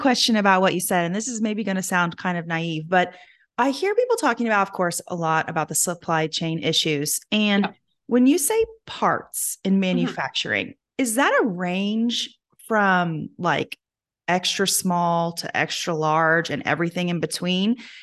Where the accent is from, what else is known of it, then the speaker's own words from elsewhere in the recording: Kentucky, United States; That's my home state.